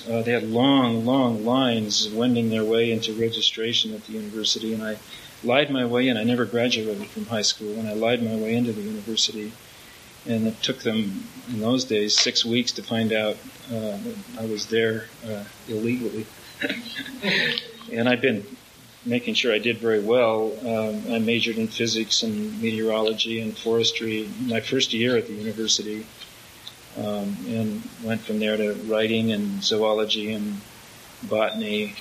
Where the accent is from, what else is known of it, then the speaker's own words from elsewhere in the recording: Seattle, Washington, United States; I was born in Seattle, and I returned here in the middle 1940s after World War II. My father was sent back up here, and I was a boy.